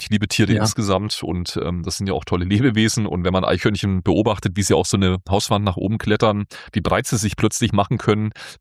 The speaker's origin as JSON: {"language": "German", "region": "Southern Germany", "country": "Germany", "lives_now": "Berlin, Germany", "said": "wenn ich in meiner Heimat im Süden Deutschlands unterwegs bin"}